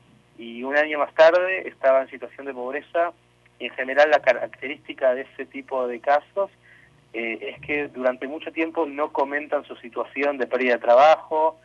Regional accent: Argentina; obviamente soy argentino

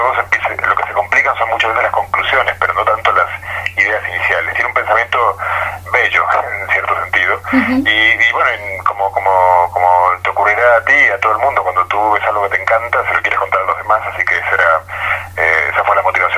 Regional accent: Argentina; Los autores somos argentino y chileno, bueno, yo soy argentino y español

